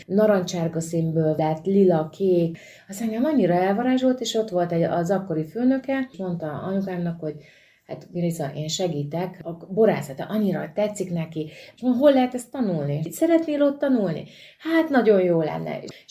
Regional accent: Bácsalmás, Bács-Kiskun, Hungary

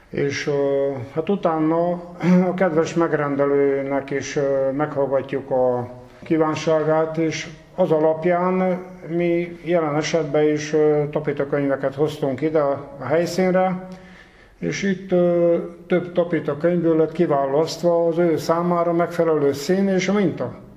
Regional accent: Zsáka, Hajdú-Bihar, Hungary; born there; Én Hajdú-Bihar megyébe, Zsáka községbe születtem, egy kis faluba

